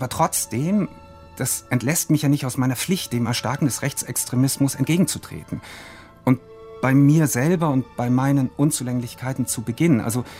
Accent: Berlin, Germany; Ich kannte nur Berlin. Mittlerweile sage ich natürlich, ich bin Deutscher, weil das gehört ja nun auch dazu, unsere Berliner Geschichte.

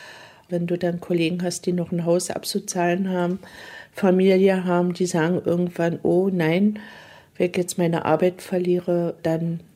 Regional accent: East Germany, Germany; Ich komme aus der DDR und ich lasse mir meinen Mund nicht verbieten.

